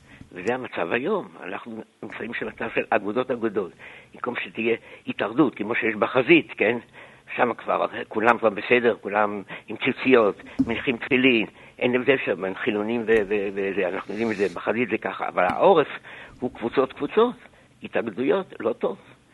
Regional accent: Southern District, Israel

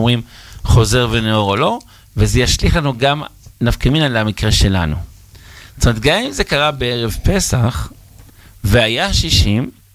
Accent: Netivot, Southern District, Israel; בסדר, אנחנו מנתיבות.

